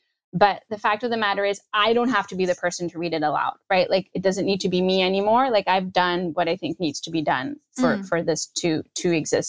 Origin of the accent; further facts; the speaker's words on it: Karachi, Sindh, Pakistan; I grew up with violence. I'm from Karachi, right?